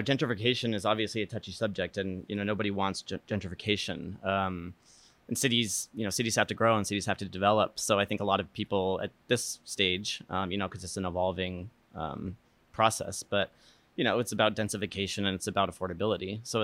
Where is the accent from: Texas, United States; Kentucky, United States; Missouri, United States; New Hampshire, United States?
New Hampshire, United States; now in Los Angeles, United States; I mean, I grew up in New Hampshire to start.